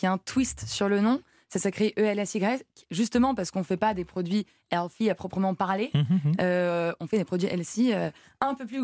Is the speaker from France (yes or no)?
yes; Paris, Île-de-France, France; Non, je viens de Paris.